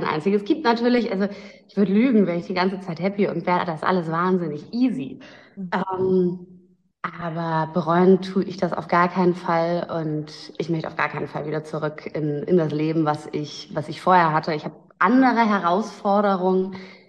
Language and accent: German; Hamburg, Germany; now in Berlin, Germany; okay, Berlin und ich komme eigentlich aus Hamburg